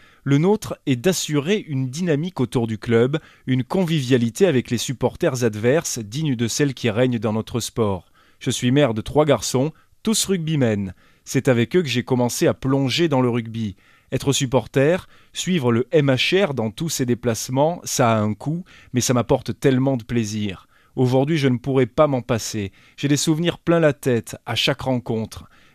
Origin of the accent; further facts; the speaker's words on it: Montpellier, Occitanie, France; En tant que Montpelliérain et ancien basketteur